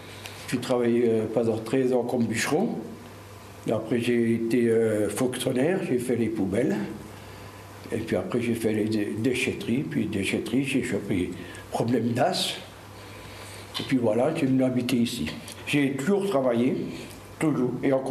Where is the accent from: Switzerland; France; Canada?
France; Grand Est; moved away; Je viens d'Alsace, je ne sais pas lire et écrire.